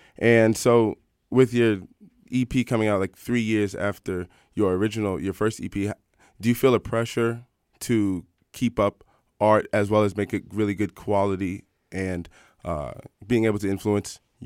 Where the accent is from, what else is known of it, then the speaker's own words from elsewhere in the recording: Washington, District of Columbia, United States; So I'm from Washington, D.C. as well.